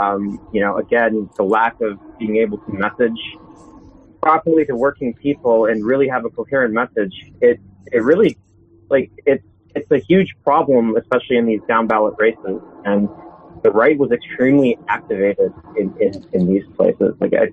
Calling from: Chicago, Illinois, United States; from Chicago.

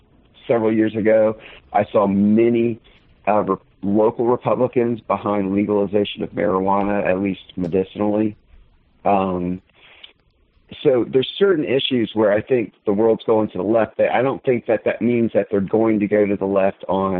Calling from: Kentucky, United States; from Kentucky Four.

